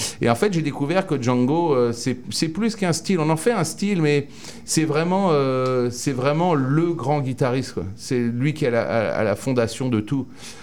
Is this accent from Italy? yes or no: no; Chartrettes, Île-de-France, France; j'ai grandi à Fontainebleau, donc dans la région de Samoa, juste à côté de Django. Ouais. En fait, j'ai grandi dans un petit village qui s'appelle Chartrette.